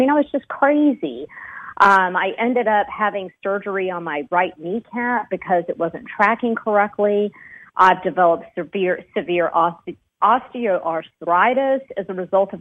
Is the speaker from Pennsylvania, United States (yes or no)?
no; Houston, Texas, United States; Well, I grew up in Houston, Texas, but I spent my summers in Spain. My father's from Spain. My mother's from Costa Rica, and they immigrated to Houston.